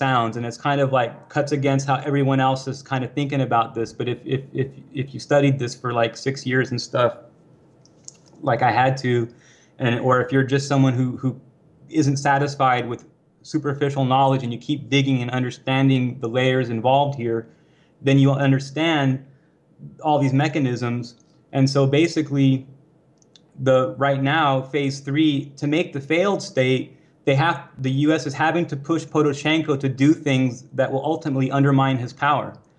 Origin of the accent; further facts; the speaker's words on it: United States; but I'm just being objective here. I'm from the United States.